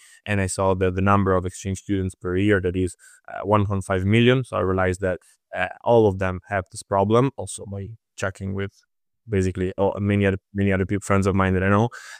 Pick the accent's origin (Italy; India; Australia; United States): Italy; English is a second language; moved away as an adult; also born or lived in Germany; now in Netherlands; I moved to Germany. I'm originally from Italy. I moved to Germany in September 2021, and already in the August of 2022, I moved to the Netherlands as an exchange